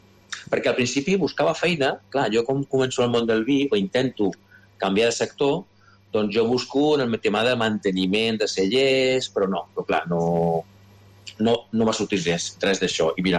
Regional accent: Sabadell, Catalonia, Spain; Jo soc un noi de Sabadell, que lògicament va estudiar EGB, mira si que de sí. Lluny, els Salesians de Sabadell.

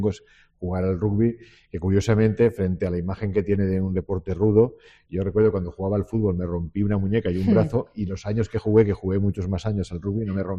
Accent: Cutanda, Aragon, Spain; en la recreación de la batalla de Cutanda, que es mi pueblo, que es el barrio de Calamocha

